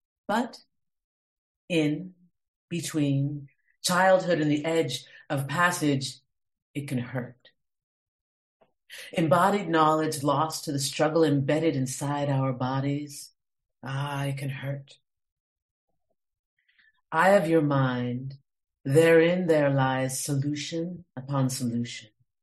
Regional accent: Boulder, Colorado, United States; because I grew up in Boulder, Colorado, as I said before. And it's such a granola hippie town.

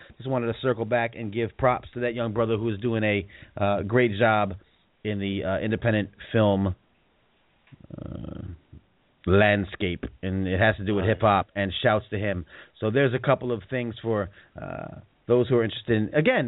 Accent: Westbury, New York, United States; I grew up in Westbury, Long Island, so, you know, Hempstead is where he's from.

